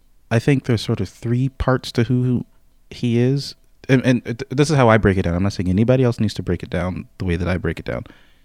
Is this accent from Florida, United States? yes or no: no; New York, United States; growing up in New York where you just kind of run into famous people all the time